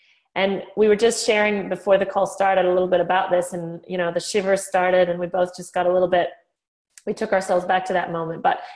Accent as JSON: {"language": "English", "country": "Canada", "also_born_or_lived": "Australia", "said": "I am officially a Canaussie, which is a Canadian Australian, if you're wondering about my accent."}